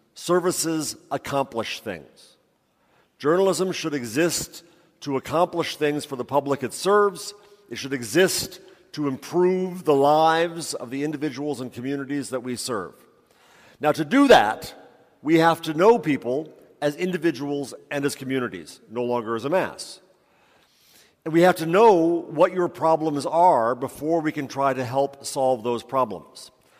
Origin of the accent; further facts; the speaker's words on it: New York, United States; It's very hard for me as a New Yorker